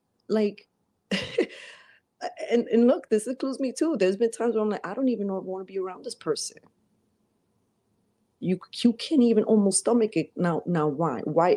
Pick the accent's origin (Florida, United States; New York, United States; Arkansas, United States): New York, United States; Brooklyn; Being in New York, growing up in Brooklyn, not so necessarily politically correct.